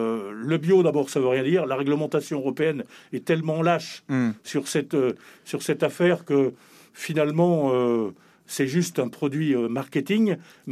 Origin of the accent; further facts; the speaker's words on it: Nantes, Pays de la Loire, France; Je suis nantais, donc je connais bien cette région.